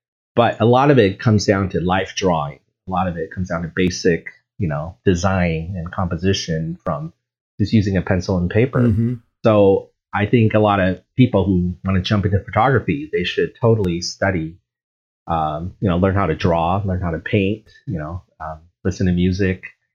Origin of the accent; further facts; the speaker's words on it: San Diego, California, United States; Yeah, San Diego. I'm back to my hometown.